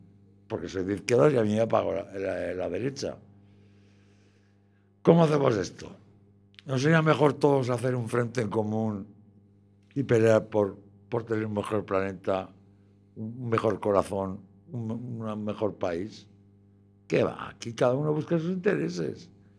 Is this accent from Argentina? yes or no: no; Monzón, Aragon, Spain; Yo, mira, en mi pueblo, en Monzón, hay una pintada muy buena